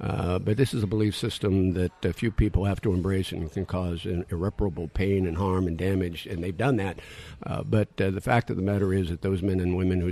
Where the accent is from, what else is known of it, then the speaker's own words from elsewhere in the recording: Pittsburgh, Pennsylvania, United States; born there; What I was born in Pittsburgh, so I'm part of that black and gold nation, baby.